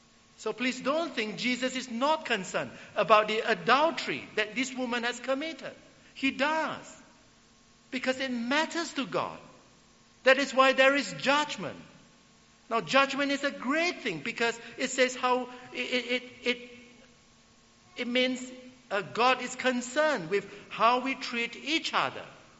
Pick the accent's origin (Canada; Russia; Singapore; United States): Singapore; with many of my boarding school friends when we grew up in Singapore.